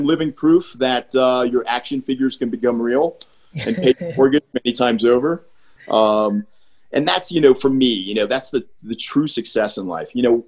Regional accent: Iselin, New Jersey, United States; also born or lived in Elizabeth; I was a kid. We moved from Elizabeth, New Jersey to this place called Island.

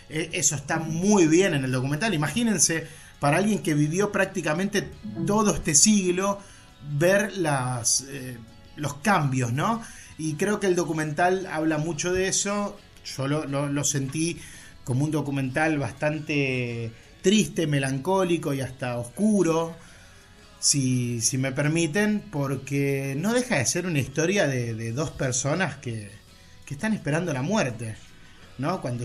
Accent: Argentina; soy argentino, viví los 4 años de la era Macri en la Argentina

